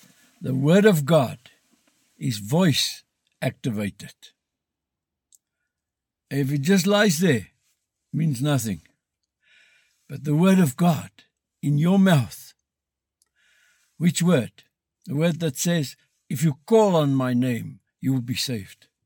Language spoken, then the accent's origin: English; South Africa; I'm a South African. It's in my ID book. I can burn that ID book. I can do whatever I want with it. But that's my ID. And I got it by being born in South Africa.